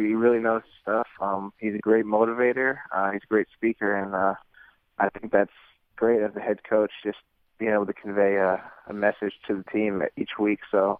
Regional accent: New York, United States; I love growing up in New York, too

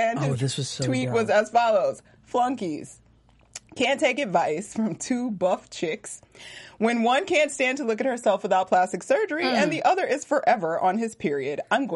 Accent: the South, United States; Whereas I understand, because I'm from the South, I got some country cousins, I understand.

